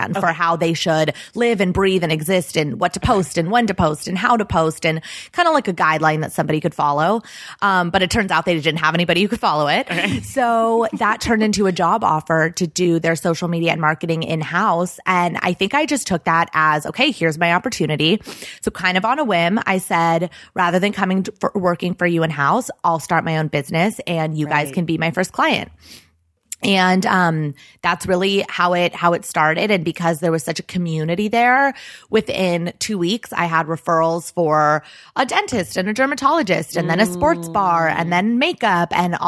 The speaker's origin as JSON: {"language": "English", "town": "Los Angeles", "region": "California", "country": "United States", "tie": "born or raised there", "said": "So I grew up in Los Angeles, okay."}